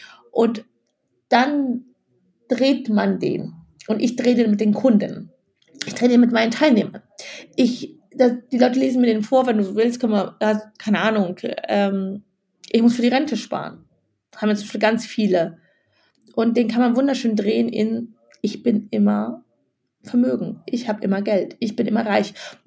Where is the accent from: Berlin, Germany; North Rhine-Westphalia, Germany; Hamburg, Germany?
North Rhine-Westphalia, Germany; Wuppertal; now in Munich, Germany; Ich komme ja aus Wuppertal, schreibe ich auch in dem Buch, habe in Düsseldorf studiert.